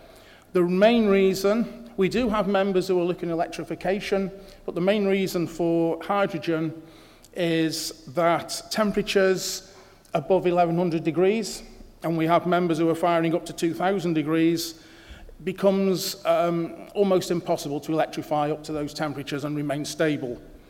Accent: Stoke-on-Trent, West Midlands, United Kingdom; also born or lived in South West England; I was born and bred in Stoke-on-Trent, recognised as the potteries, although I've spent a fair bit of my time in the southwest, as I indicated earlier.

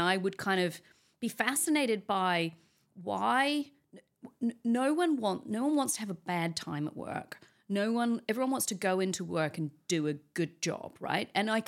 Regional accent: New Zealand; I'm from New Zealand

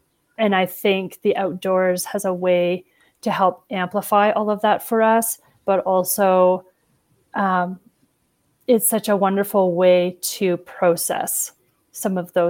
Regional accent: Ottawa, Ontario, Canada; Growing up in Ottawa, such a wonderful center for outdoor activities and sports

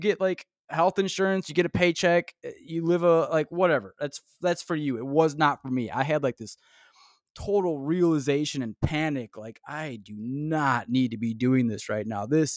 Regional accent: Chicago, Illinois, United States; Oh, you're my neighbor. All right. I'm from Chicago.

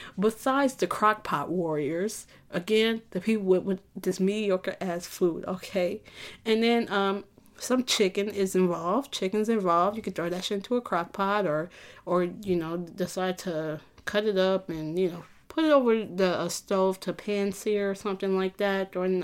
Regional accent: Midwest, United States; also born or lived in Illinois; I'm a Midwesterner at heart. Indiana, Illinois is my heart.

